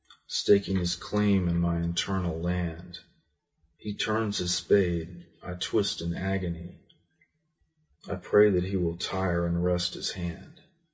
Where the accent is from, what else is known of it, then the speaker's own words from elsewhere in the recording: Fort Worth, Texas, United States; Wedgwood is the name of the suburb that I grew up in Fort Worth, Texas.